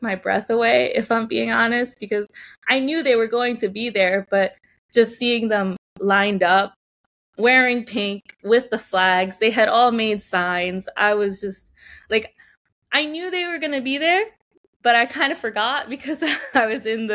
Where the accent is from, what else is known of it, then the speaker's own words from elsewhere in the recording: Bronx, New York, United States; The Bronx is great. I love the Bronx. I'm also from the Bronx. So just being in that borough is like beautiful.